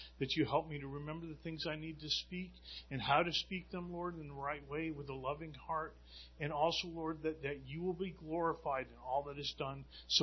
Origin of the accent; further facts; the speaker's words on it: Jewett City, Connecticut, United States; I was born in Norwich, Connecticut, actually, at Backus Hospital, and I went to Griswold Elementary